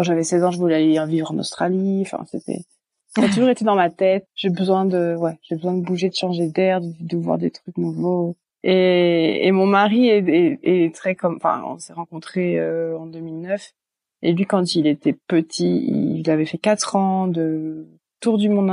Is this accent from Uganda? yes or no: no; Brittany, France; also born or lived in Belgium; now in California, United States; donc j'habite en Californie depuis janvier 2016 et je viens de Bretagne en France. et on a vécu, enfin moi j'ai vécu 10 ans en Belgique